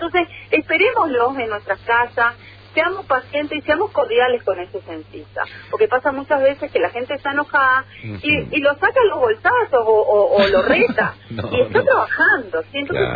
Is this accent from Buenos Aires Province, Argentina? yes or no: no; Misiones, Argentina; como argentinos. Y en nuestro caso, como misioneros.